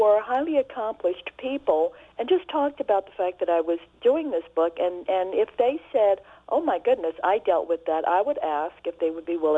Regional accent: New Orleans, Louisiana, United States; moved away as an adult; also born or lived in Iberville; I basically grew up in New Orleans. I was born in Iberville, but spent my entire formative years in New Orleans all the way through undergraduate, where I went to Dillard University, and then I left after graduation to go to New York to go to Columbia.

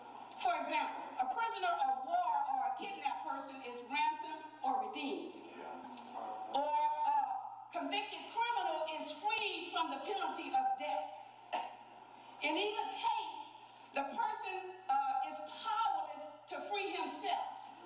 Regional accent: Alexandria, Louisiana, United States; Now, they may have had S&H Green Stamps here in Alexandria, but because I was raised up here in the Sonia Quarters, and all we had was love for one another, I wasn't familiar with S&H Green Stamps.

